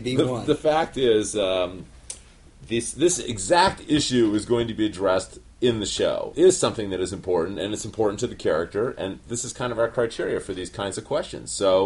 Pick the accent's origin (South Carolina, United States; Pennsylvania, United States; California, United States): South Carolina, United States; I'm from South Carolina.